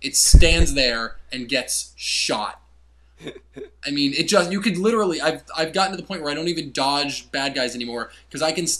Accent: New Jersey, United States; I played Rutgers because I'm from New Jersey.

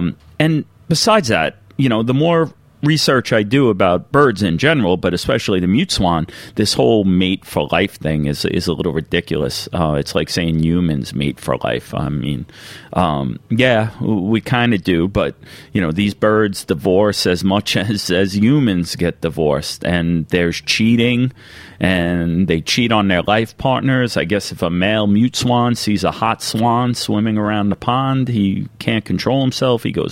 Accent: Long Island, New York, United States; I grew up and live on Long Island, New York.

